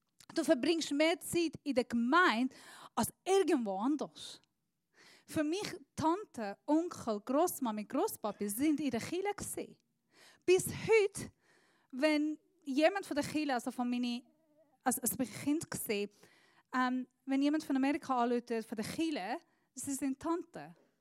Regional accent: Switzerland; bei uns in der Schweiz ist es mega schön

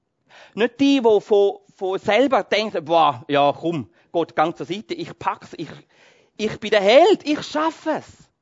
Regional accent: Switzerland; Irgendwie geht uns doch das als Christen, als Schweizer gegen den Strich, oder?

